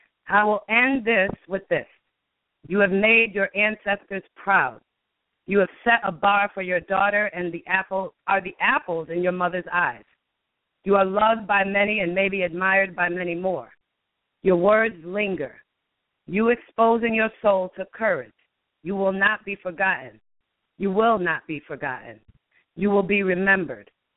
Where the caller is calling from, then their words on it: Connecticut, United States; calling from Connecticut.